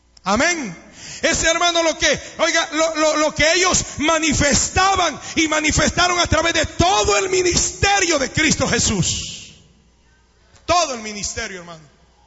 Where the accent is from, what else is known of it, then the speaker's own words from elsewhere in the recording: El Salvador; Señor, soy salvadoreño, acuérdate? Al Salvador primero, mi país primero.